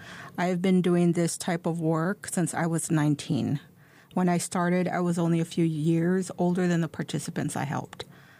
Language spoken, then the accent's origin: English; Los Angeles, California, United States; born there; I was born in Boyle Heights. I was born to teenage parents.